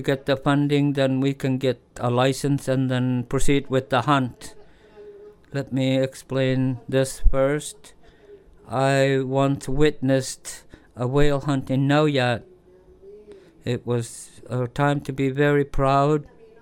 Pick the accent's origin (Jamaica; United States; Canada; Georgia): Canada; Iqaluit, Nunavut; I'm from Iqaluit. Since my parents moved here before I was born, from Panaktok